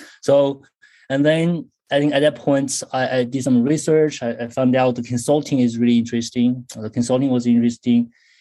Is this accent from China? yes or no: yes; China; moved away as an adult; now in United States; So originally I'm from China. I grew up in China, went to school in China, graduated from college in Shanghai. Then that was about 15 years ago. I applied for schools in the US, got here for my PhD